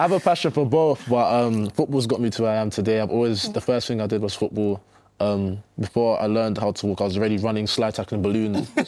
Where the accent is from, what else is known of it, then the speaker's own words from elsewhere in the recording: London, United Kingdom; I was in London, East London, Essex.